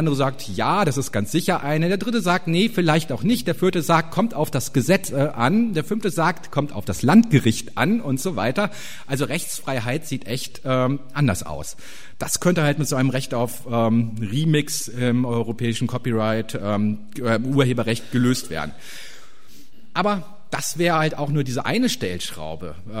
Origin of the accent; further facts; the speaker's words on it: North Rhine-Westphalia, Germany; Ich bin hier ganz in der Nähe aufgewachsen, aber das war halt dann auch noch, also ich kenne halt NRW und den Schulbereich